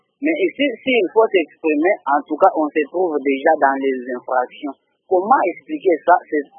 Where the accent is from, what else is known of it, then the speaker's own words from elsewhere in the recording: DR Congo; ici chez nous, au Congo surtout, nous ne sommes pas libres.